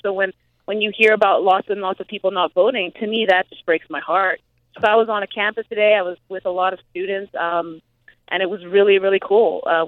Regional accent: Zimbabwe; born or raised there

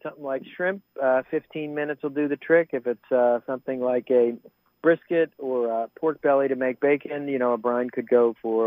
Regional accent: Baltimore, Maryland, United States; also born or lived in Japan; Well, I was born in Japan. I actually grew up in Baltimore.

